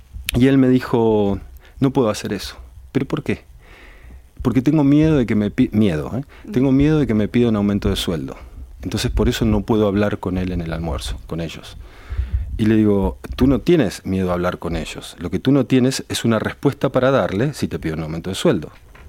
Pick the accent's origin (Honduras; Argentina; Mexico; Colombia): Argentina; now in Chile; yo en este momento soy argentino, pero vivo en Chile en este minuto